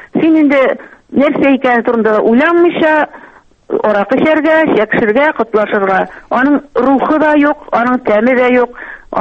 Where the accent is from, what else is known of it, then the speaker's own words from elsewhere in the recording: Bashkortostan, Russia; безнең менә минем туган авылым Башкортстанда бит инде.